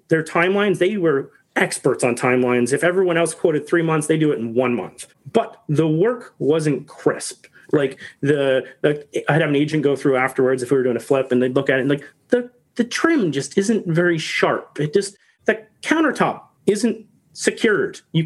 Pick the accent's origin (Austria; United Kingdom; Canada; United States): Canada; So as a Canadian, I'm considered a foreign national.